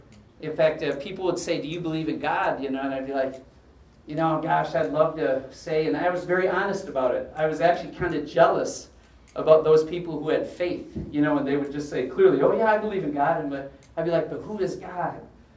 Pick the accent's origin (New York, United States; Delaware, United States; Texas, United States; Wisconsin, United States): Wisconsin, United States; McFarland; So I'll start with I'm from McFarland, Wisconsin. Anyone know where McFarland is? All right, it's a little suburb on the southeast corner of Madison.